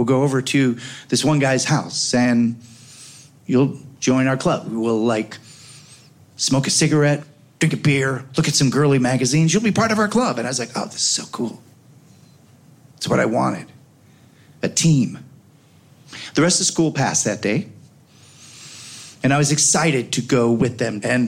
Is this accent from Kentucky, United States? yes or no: no; Oak Park, Illinois, United States; I grew up on Gunderson and Madison in Oak Park. My school was 3.5 blocks away from where I lived.